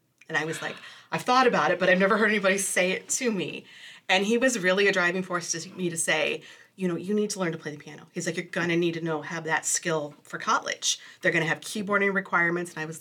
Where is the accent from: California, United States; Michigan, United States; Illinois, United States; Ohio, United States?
Illinois, United States; Moline; Born and raised in Moline. Moline for life. Been in the Quad Cities my entire life.